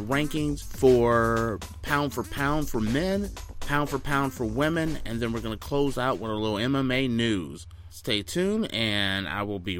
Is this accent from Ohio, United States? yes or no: yes; Cleveland, Ohio, United States; born there; considering I was born in the Cleveland, Ohio area.